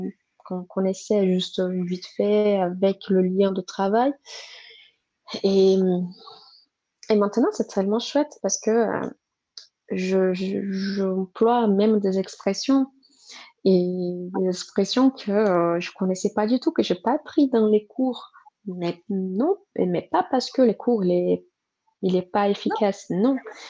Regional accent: Brazil; French is a second language; moved away; je ne suis pas censée savoir, vu que je suis étrangère, je suis brésilienne.

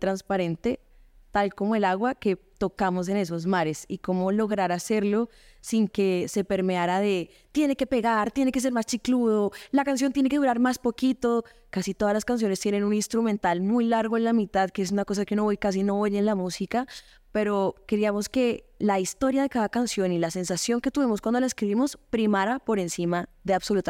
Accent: Bogotá, Colombia; Yo soy bogotana, de papá paisa, más paisa que una frijolada. O sea, mi papá vivía hace 30 años acá y saluda, entonces que mi amor, así. Y mi mamá es de Tunja, entonces tengo raíces boyacenses y paisas.

